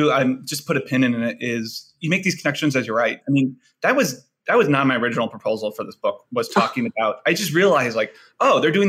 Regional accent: Iowa, United States; I'm the first in my family to go to college. I'm from Iowa, like everything kind of fell apart in Iowa.

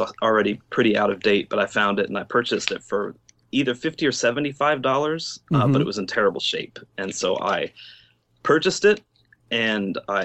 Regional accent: Virginia, United States; We're both from Virginia. We met there and dated there.

